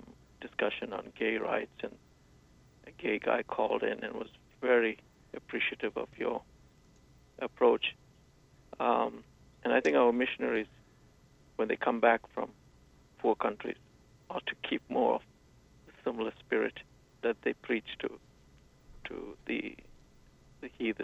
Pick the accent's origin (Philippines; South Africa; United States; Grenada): South Africa; moved away as an adult; Well, I'm ethnic Indian, but many generations in South Africa, so I got here from South Africa.